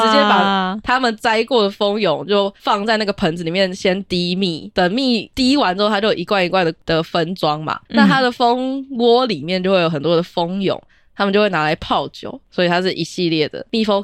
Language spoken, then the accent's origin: Chinese; Taipei, Taiwan; 像是我小时候在山上嘛，那以前大概20年前，阳明山生态还很丰富的时候